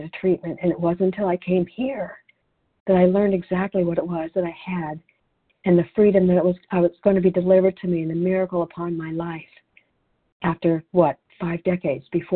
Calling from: Canby, Oregon, United States; I'm a recovered compulsive overeater, and I'm calling from Canby, Oregon.

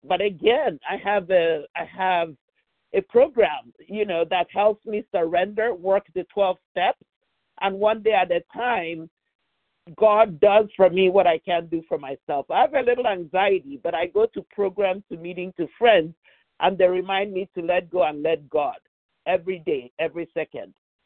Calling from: California, United States; from California, Pacific Time.

